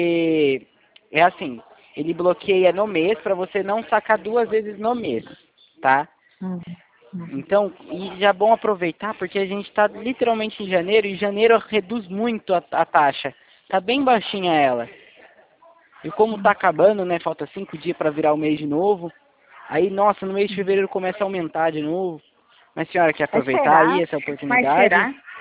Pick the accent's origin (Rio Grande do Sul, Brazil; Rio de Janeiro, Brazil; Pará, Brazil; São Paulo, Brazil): Pará, Brazil; Belém; sou de Belém.